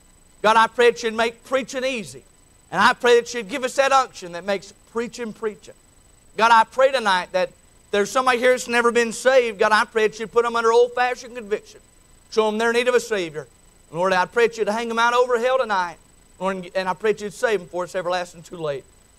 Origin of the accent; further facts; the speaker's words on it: North Carolina, United States; I mean, I'm from Yadkin County. That's still a big word from where I'm from, too.